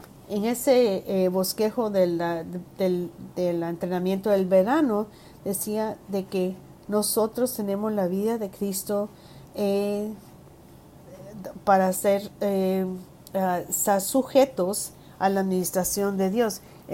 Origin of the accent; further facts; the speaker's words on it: Pittsburgh, Pennsylvania, United States; Yo crecí en la ciudad de Pittsburgh y llegué hasta la ciudad de Houston, el estado de Texas.